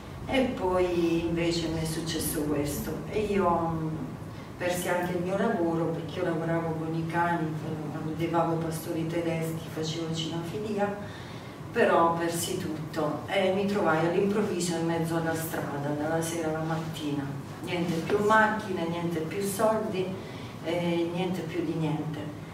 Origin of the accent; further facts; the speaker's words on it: Foggia, Apulia, Italy; also born or lived in Manfredonia; now in Brindisi, Italy; sono di Foggia, vissuta a Manfredonia, venuta a Brindisi.